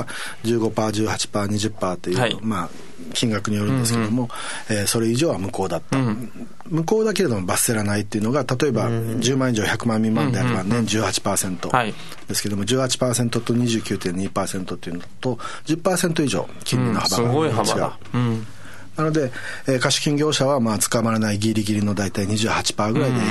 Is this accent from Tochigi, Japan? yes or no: no; Ishigaki, Okinawa, Japan; also born or lived in Tokyo; 石垣島出身ですけども、うん、まあ、東京にずっといて、うんうん、でまあ、沖縄本島で、司法書士を始めるんですけども、